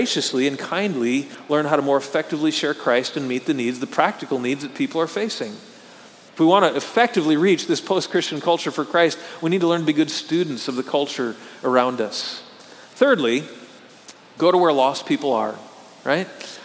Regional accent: Wisconsin, United States; moved away; I'm a fisherman, and I grew up in Wisconsin, spent much of my childhood fishing on the lakes of northern Wisconsin. When I moved to Texas here

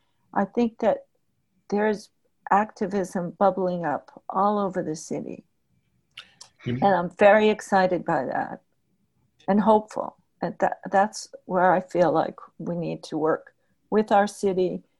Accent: Quincy, Massachusetts, United States; born there; I was born in Quincy. I've worked in Quincy. I have family living in Quincy for a long time.

